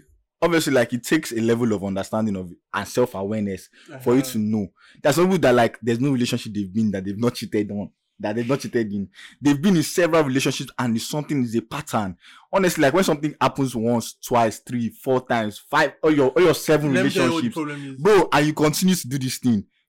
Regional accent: Nigeria; like, as a Nigerian man, Nigerian men

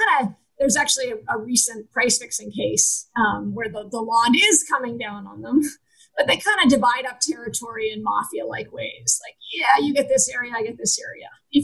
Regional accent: Vermont, United States; I grew up in Vermont. I was there in 94, living there in 94

